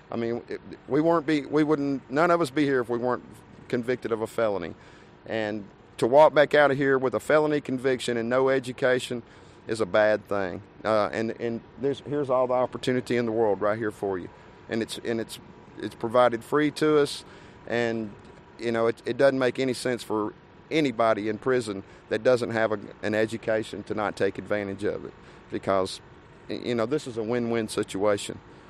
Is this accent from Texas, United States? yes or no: yes; Huntsville, Texas, United States; also born or lived in Pensacola, Florida; I'm from Huntsville. I was born in Pensacola, Florida, but I'm Huntsville pretty much all my life.